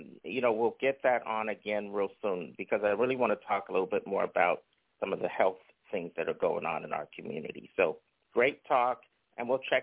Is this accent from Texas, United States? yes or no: no; New Jersey, United States; I'm from Jersey, so I can get away with that in part, but yes, from Northern New Jersey. Yeah, lots of good stuff. I went to high school there